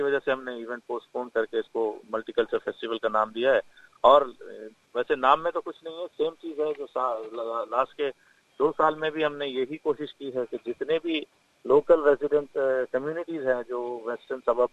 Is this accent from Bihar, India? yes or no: no; Hyderabad, Telangana, India; now in Australia; میں انڈیا سے حیدرآباد سے تعلق رکھتا ہوں اور میں یہاں سے آسٹریلیا میں تقریباً 20 سال ہو گئے مجھے۔